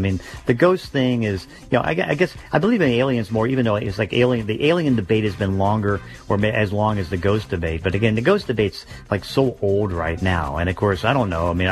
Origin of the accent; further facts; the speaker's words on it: Pittsburgh, Pennsylvania, United States; now in Seattle, United States; where I grew up in Pittsburgh and then moved out here in 86.